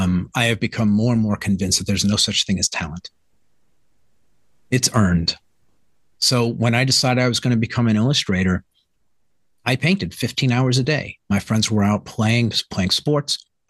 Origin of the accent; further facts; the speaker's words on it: New York City, New York, United States; I grew up in the Bronx, the poorest of the five boroughs in New York.